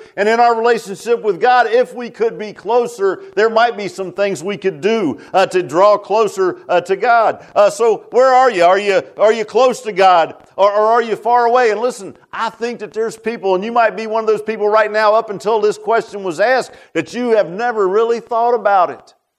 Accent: Virginia Beach, Virginia, United States; I grew up in Virginia Beach

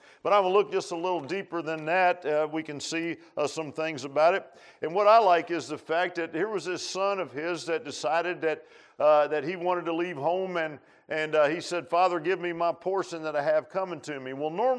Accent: Key West, Florida, United States; born there; And so as I was born in Key West, man, they didn't have everything that maybe they had up in a bigger place.

